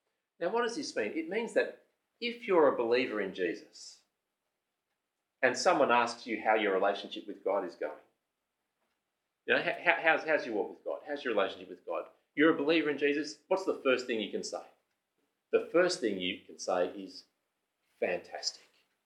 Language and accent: English; Sydney, New South Wales, Australia; and we grew up in Sydney and we thought it was good at the time.